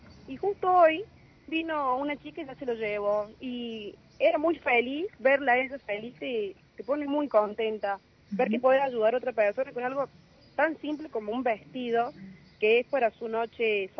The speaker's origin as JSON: {"language": "Spanish", "town": "Sinsacate", "region": "Córdoba", "country": "Argentina", "said": "yo soy de Sinsacate y es desde acá"}